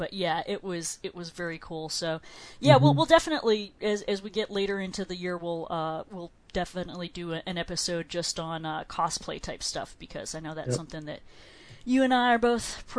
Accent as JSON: {"language": "English", "region": "New England", "country": "United States", "tie": "born or raised there", "said": "This is very true, although actually growing up in New England, we used to say, if you don't like the weather in New England, just wait a minute, and it'll change."}